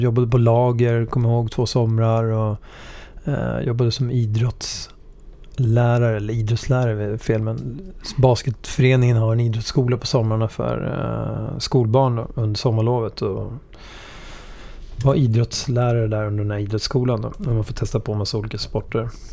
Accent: Södertälje, Stockholm County, Sweden; Jag är född och uppvuxen i Södertälje. Växte upp med en väldigt härlig, mycket kärlek i familjen. Och var mycket i Ungern. Mina föräldrar kommer från Ungern ursprungligen.

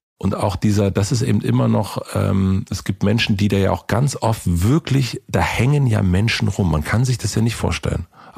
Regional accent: Brandenburg, Germany; ich habe ja nicht in Berlin gelebt, ne? Ich bin in Brandenburg groß geworden, also 2 Stunden von Berlin entfernt. Deswegen, ich war bis zum Alter von 10, ich war 1 oder 2 Mal in Berlin.

